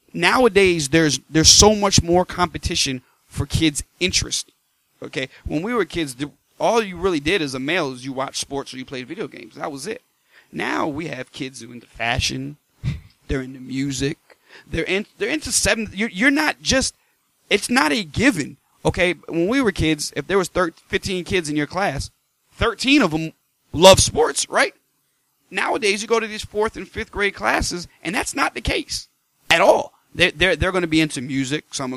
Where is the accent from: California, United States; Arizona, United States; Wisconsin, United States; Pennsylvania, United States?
Pennsylvania, United States; Philadelphia; born there; since I was born in Philadelphia, I was always a Sixers fan